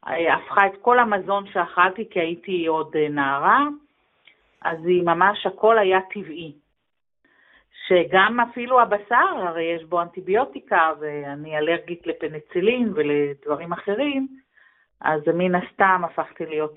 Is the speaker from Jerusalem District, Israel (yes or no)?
no; Gedera, Central District, Israel